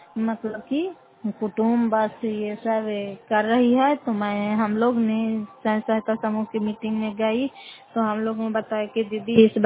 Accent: Fatehpur, Bihar, India; घर फतेहपुर, पंचायत मकरौता, जिला नालंदा, करापत्रा प्रखंड की निवासी हूं।

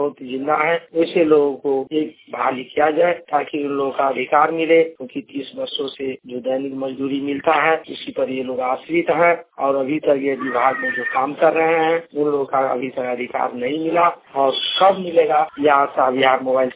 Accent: Madhubani, Bihar, India; Rajasthan police निवास मधुबनी जिला मधुबनी का निवासी हूँ।

